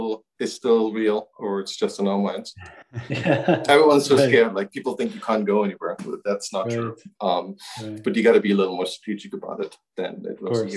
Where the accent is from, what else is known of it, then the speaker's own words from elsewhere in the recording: Germany; I grew up in Germany, right?